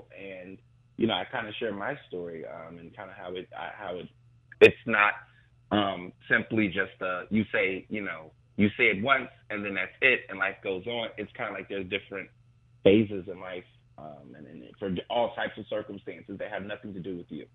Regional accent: Houston, Texas, United States; And so this was 2006, being in middle school, growing up in Houston, Texas, in a public school where people bullied people, left and right.

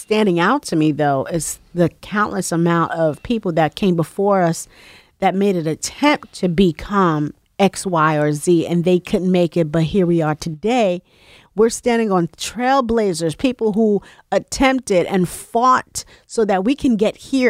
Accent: New York, United States; New York. Well, I went to Mark Twain Intermediate High School of the Performing Arts.

